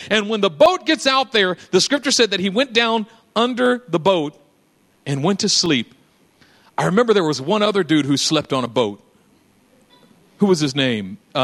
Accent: Oakland, California, United States; My little brother decided he wanted to be a thug. We grew up in East Oakland.

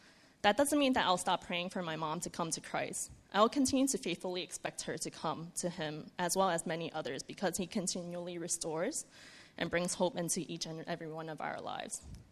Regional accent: New York City, New York, United States; now in Hong Kong; whether it be growing up in New York City or moving here to Hong Kong a few years ago.

